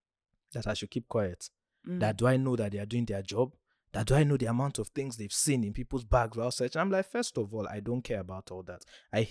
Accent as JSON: {"language": "English", "country": "Nigeria", "said": "And throughout, obviously, me being Nigerian, I start to mouth off."}